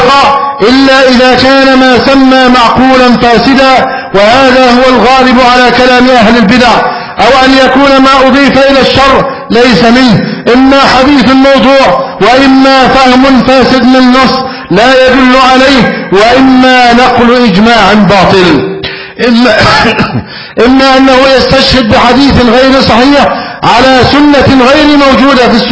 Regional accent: Egypt; بلدنا مصر

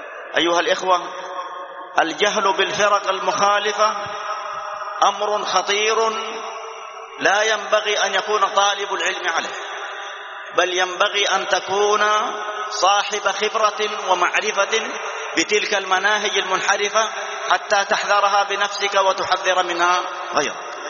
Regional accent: Saudi Arabia; نحمد الله أن بلادنا المملكة العربية السعودية تنعم باجتماع على ولي أمرها

